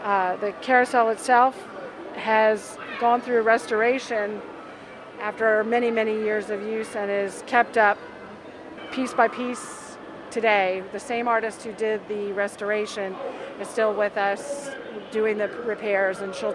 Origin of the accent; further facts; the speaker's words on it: Salisbury, Maryland, United States; I'm from Salisbury, but my family really weren't beach people and didn't come to Ocean City much.